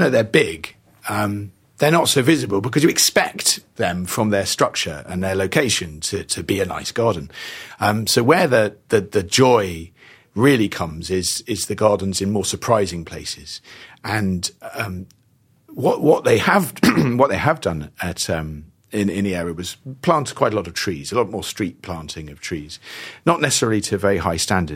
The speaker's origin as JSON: {"language": "English", "region": "South West England", "country": "United Kingdom", "tie": "born or raised there", "said": "I grew up in Devon."}